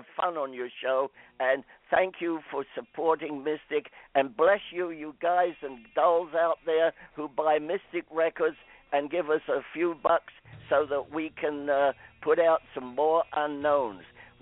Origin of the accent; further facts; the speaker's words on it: England, United Kingdom; moved away as an adult; now in United States; I like what Donald Trump is saying. I came from England, and I love America. It gave me a second chance.